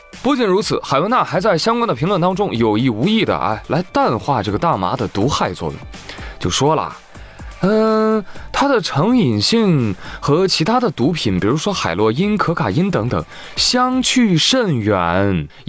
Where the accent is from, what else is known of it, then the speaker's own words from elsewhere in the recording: China; 其实我们中国人